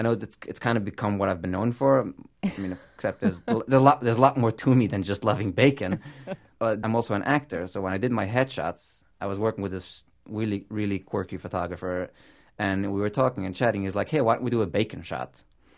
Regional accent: New York City, New York, United States; I grew up in New York City, yes. I'm a stone's throw from Manhattan, but a world away.

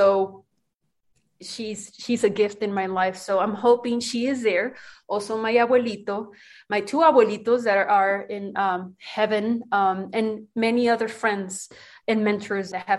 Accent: Ciudad Juárez, Chihuahua, Mexico; which they're based, as you note, on my experience growing up in Ciudad Juárez.

